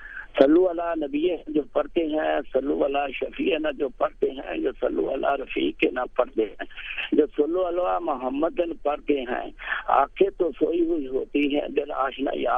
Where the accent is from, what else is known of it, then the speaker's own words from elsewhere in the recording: Pakistan; first language Punjabi; Urdu is a second language; سندھی میں بھی ہے میرا, سرحدی میں بھی پنجابی, میری مادری زبان تو پنجابی ہے.